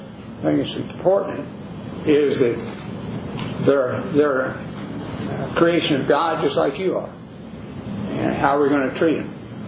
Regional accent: Texas, United States; it's very easy for us as a Texan to look at others that are not, in my case, not Caucasian.

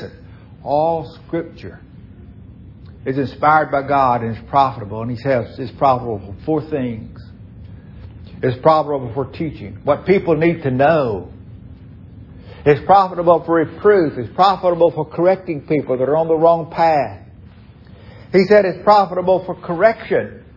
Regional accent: Louisiana, United States; In my case, I'm a Cajun. Here's what Cajuns Louisiana did.

